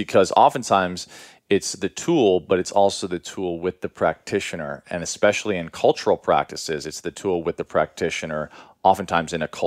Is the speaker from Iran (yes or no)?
no; Chicago, Illinois, United States; Because I grew up in Chicago